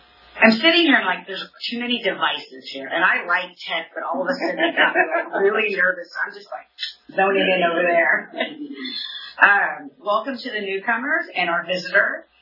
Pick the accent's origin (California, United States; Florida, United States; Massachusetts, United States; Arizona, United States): California, United States; Fresno; But I was born and raised in Fresno, and I have two older brothers that were partying